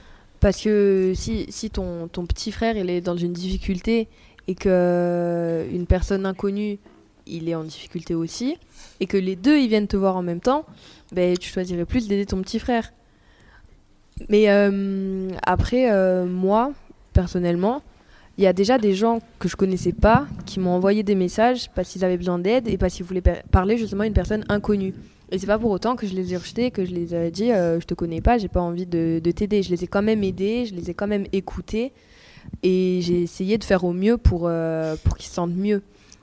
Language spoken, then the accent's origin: French; Occitanie, France; nous on est dans les PO, on vient d'à côté de Perpi.